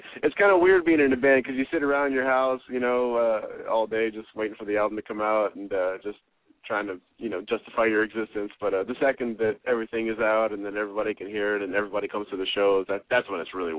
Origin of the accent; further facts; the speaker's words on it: Texas, United States; also born or lived in San Antonio / Midland; I grew up in South Texas. I was born in San Antonio, and I grew up about 20 miles south of there in Italia, if anybody knows where that is. And then when I was about 8 years old, I moved out to Midland, Odessa area